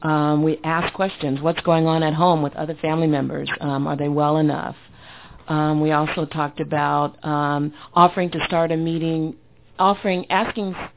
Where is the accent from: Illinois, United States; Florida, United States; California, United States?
California, United States; North Hollywood; And I'm from North Hollywood.